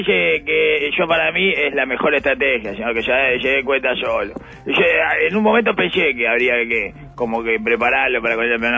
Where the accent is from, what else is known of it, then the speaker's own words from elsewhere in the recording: Uruguay; Porque soy uruguayo.